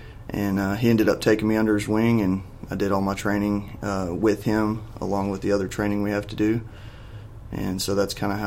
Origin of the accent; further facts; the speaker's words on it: Memphis, Tennessee, United States; Well, I grew up here in Memphis. Born and raised.